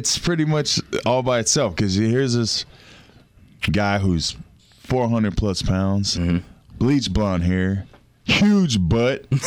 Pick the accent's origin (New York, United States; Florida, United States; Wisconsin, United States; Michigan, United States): Florida, United States; We're from Florida, but you know, it's just cold here.